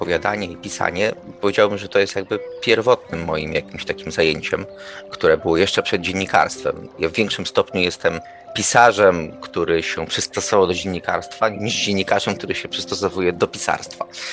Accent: Piaseczno, Masovian Voivodeship, Poland; born there; temu swojemu ukochanemu miastu, w którym żyję, jak się urodziłem w Piasecznie i prowadzę tę gazetę, jestem z tym miastem związany.

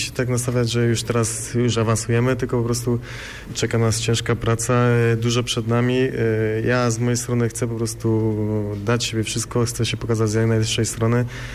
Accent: Poznań, Greater Poland Voivodeship, Poland; Ja też mam rodzinę, jestem z Poznania

